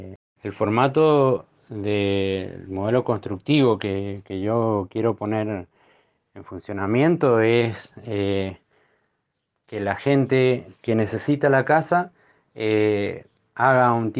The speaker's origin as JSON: {"language": "Spanish", "town": "San Martín", "country": "Argentina", "said": "soy de acá de San Martín, vivo en el centro de San Martín"}